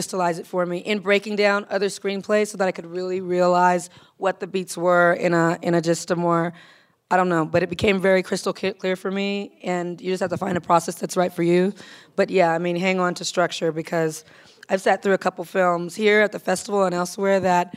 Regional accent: Compton, California, United States; growing up in Compton and really kind of just understanding that there were a lot of people around me who were the loved ones of the incarcerated.

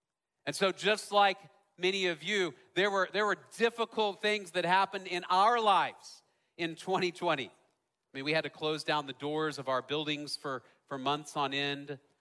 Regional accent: Dallas, Texas, United States; I grew up in Dallas. I was a city kid, so I had to look up this image and do a little bit of research.

